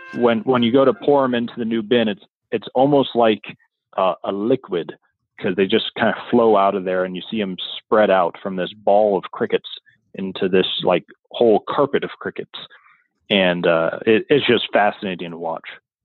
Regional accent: Long Beach, California, United States; So I didn't grow up in Montana. I grew up in Long Beach, California.

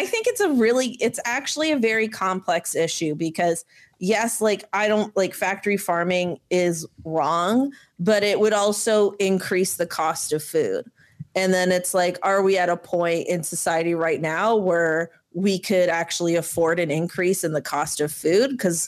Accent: Canada; as a Canadian who's in Canada

